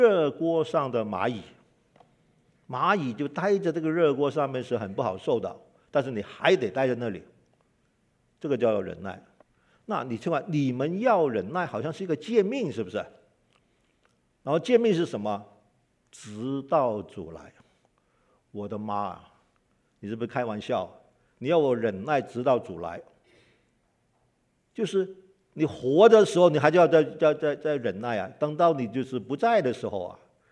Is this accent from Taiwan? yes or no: no; Hong Kong; 我从小在香港长大，你知道香港人的效率多高啊